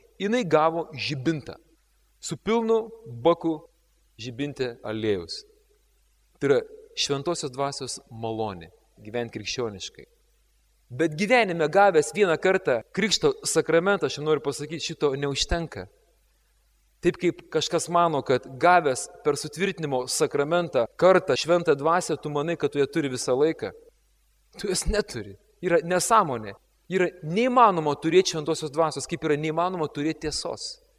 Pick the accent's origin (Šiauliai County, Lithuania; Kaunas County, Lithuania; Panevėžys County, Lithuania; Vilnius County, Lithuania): Šiauliai County, Lithuania; Šiauliai; bet už jų drąsą man yra garbė sakyti, kad aš esu šiaulietis.